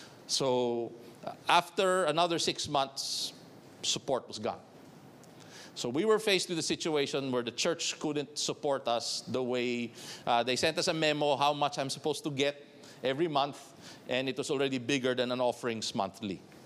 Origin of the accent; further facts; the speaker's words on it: Bacolod, Western Visayas, Philippines; I come from Bacolod, which is about an hour away by fast craft from Iloilo, another island. So I speak the dialect, so they said, maybe you're the guy.